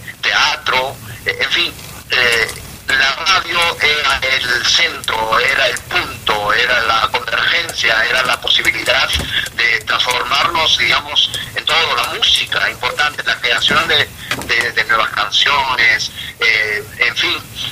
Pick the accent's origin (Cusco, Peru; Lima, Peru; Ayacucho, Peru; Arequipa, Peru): Arequipa, Peru; yo soy peruano, soy arequipeño, he estado desde muy chico con la radio, en Radio Chaví